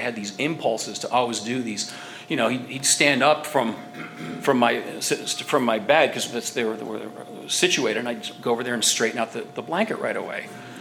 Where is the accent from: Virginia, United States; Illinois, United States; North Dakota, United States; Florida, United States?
Illinois, United States; Now I was raised in Illinois. I could have been raised in Jamaica for all it cares.